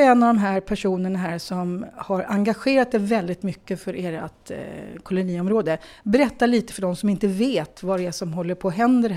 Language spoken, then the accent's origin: Swedish; Bollmora, Stockholm County, Sweden; Jag är en asfaltsunge från Bollmora som inte vet vad man gör med saker man odlar.